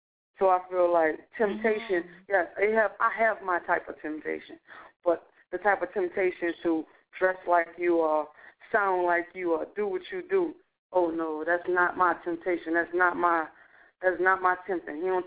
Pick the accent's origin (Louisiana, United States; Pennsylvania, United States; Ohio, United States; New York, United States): Louisiana, United States; New Orleans; now in Georgia, United States; I'm from New Orleans, Louisiana, but I live in Georgia now. So I was stepping into a whole new field, a whole new area of music, because I had never been outside of Louisiana.